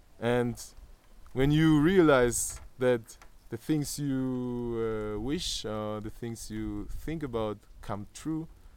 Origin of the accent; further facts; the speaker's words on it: Germany; moved away; No, I was born in Germany, like born and grew up in Germany in 1990. And my family, they were immigrants from Lebanon and Palestine. And they came to Germany in the 70s, in 76.